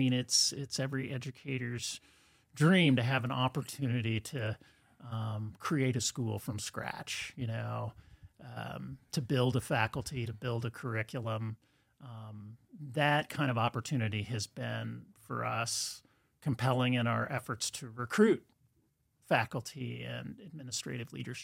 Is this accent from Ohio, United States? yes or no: no; Kansas City, Missouri, United States; I grew up in Kansas City.